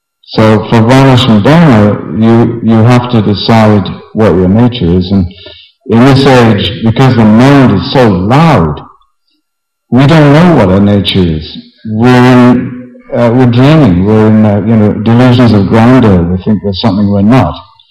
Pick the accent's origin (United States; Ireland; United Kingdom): United Kingdom; Well, I'm from Britain. What do you expect?